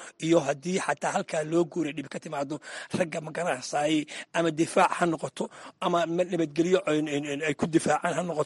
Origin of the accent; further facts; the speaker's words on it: Buuhoodle, Togdheer, Somalia; waxaan ku dhashay magaalada Buuxoodle